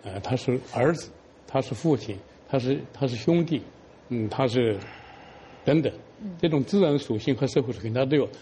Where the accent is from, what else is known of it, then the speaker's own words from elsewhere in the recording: Chongqing, China; 这个事情凑巧发生在我的故乡重庆，我是重庆人，我天然的关心重庆的事情